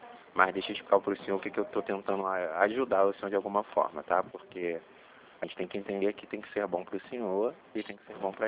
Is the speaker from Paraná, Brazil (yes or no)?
no; Jacarepaguá, Rio de Janeiro, Brazil; Sou de Jacarepaguá.